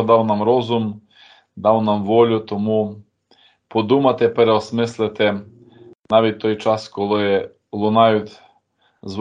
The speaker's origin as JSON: {"language": "Ukrainian", "region": "Carpathians", "country": "Ukraine", "said": "Знаєте, я хоча гуцул, прикрий чоловік, характер маю"}